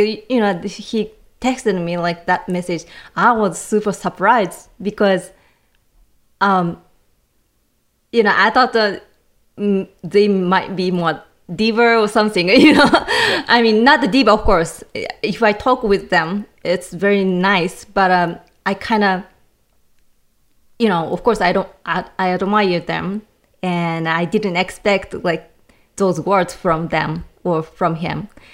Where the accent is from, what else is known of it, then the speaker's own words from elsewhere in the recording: Japan; I grew up in Japan